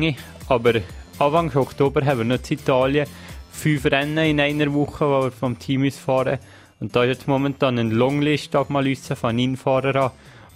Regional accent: Valais, Switzerland; Und nachher war ich natürlich noch mit ihm im Zimmer als beide Walliser.

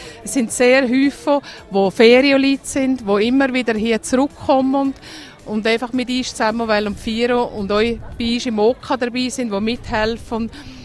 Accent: Zürich, Zurich, Switzerland; Ich bin zwar in Zürich aufgewachsen, aber ich war hier die Heimat.

